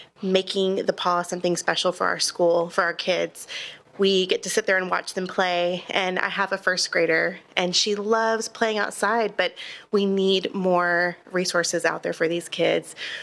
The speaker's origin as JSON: {"language": "English", "town": "Woodway", "region": "Texas", "country": "United States", "tie": "born or raised there", "said": "But I was born and raised here and grew up here, went to Midway ISD."}